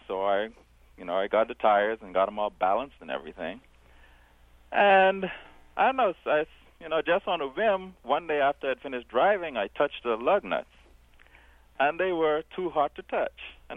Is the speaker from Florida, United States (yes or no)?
yes; Miami, Florida, United States; From Miami.